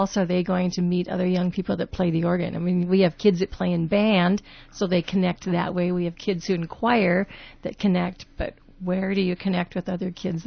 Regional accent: Sioux Falls, South Dakota, United States; Yep, I am from Sioux Falls, South Dakota

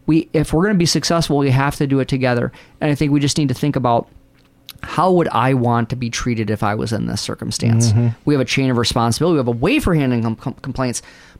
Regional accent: New York, United States; I tell people all the time that I am from New York.

